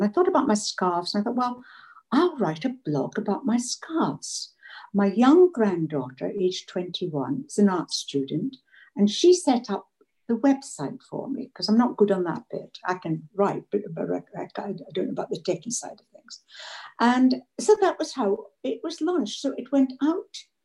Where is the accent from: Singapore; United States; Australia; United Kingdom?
United Kingdom; Scotland; now in England; I'd like to introduce myself. I'm a Scot living just outside London